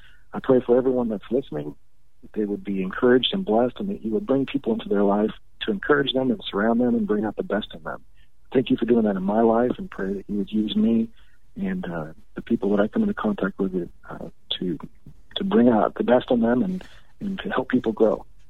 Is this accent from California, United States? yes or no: yes; California, United States; now in Texas, United States; Near San Diego.